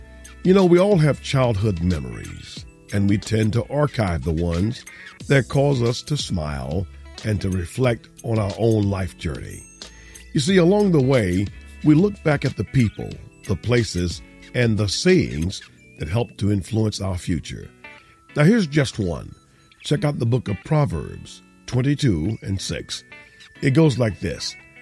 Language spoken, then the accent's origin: English; Florida, United States; on the road this week in my home state of Florida